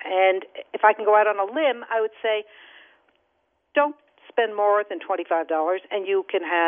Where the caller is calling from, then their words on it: New York, United States; I don't know if this, it should be true in all markets, but I'm speaking from New York where I am